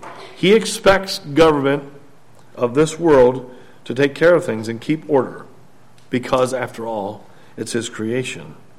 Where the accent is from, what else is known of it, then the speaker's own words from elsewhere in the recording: United States; I'd be expected to honor Mexico or Canada with their laws, even though I'm from the United States.